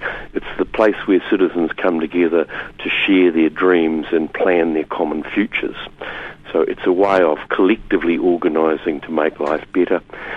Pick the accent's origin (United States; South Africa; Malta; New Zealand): New Zealand; Auckland; Well, I was born at a tragically early age in Auckland, and I grew up initially in Te Aratu, which is a glorious suburb on the harbour, in the upper harbour. I went to school there and lived there until I was about 10 or so